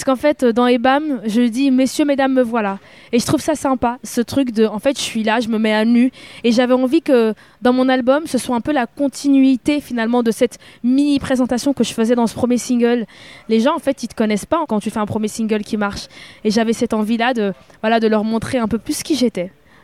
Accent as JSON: {"language": "French", "region": "Flanders", "country": "Belgium", "tie": "born or raised there", "said": "Et donc, moi, c'est vrai que j'ai grandi en région flamande. Voilà. Donc, je parle parfaitement le néerlandais comme le français."}